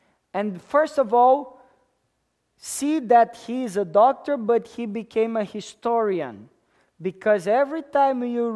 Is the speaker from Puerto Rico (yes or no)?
no; Canada; And I'm Canadian.